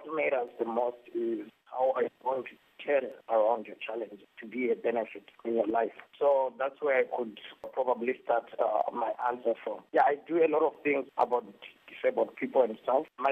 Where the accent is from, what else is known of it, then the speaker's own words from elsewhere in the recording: Zimbabwe; English is a second language; The first one was my accent, because the way I even pronounce my name, no one could understand it. So that was the first thing. And when you come from Zimbabwe, you were taught, like, you know, when you're saying "ah," you're supposed to roll your tongue